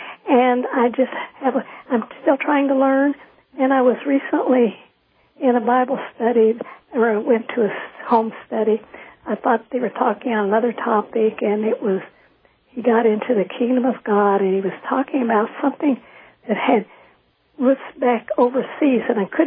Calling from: Butler, United States; from Butler

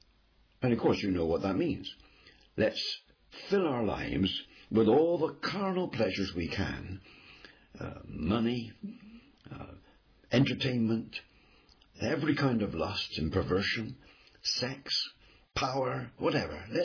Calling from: United Kingdom; I'm speaking from the United Kingdom

